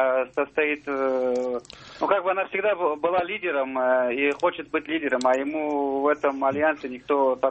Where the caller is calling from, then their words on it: Moscow, Russia; Из Москвы.